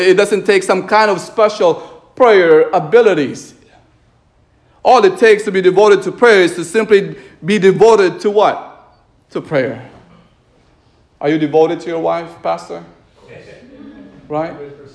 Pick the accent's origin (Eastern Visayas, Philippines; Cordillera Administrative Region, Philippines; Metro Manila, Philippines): Metro Manila, Philippines; Mandaluyong; born there; I was born in Mandaluyong outside, not inside.